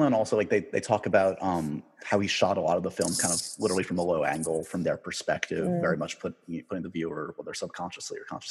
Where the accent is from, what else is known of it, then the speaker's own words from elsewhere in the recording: New York City, New York, United States; I grew up in New York City. That was like my vision of suburbia.